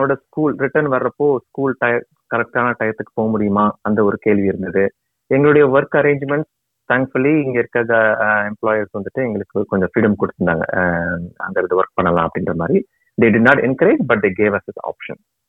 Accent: Madurai, Tamil Nadu, India; now in Singapore; என்னுடைய பூர்வீகம் மதுரை, என்னுடைய மனைவியோட பூர்வீகமும் மதுரை.

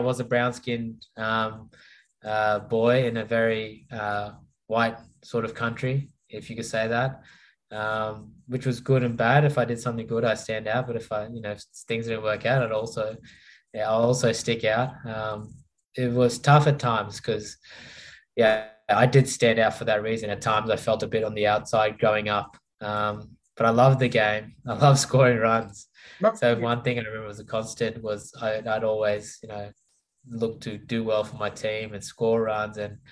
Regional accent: Sydney, New South Wales, Australia; now in Brisbane, Australia; I grew up in Sydney. My whole sort of most of my life now, I'm in Brisbane for the last 10 years. But I was in Sydney

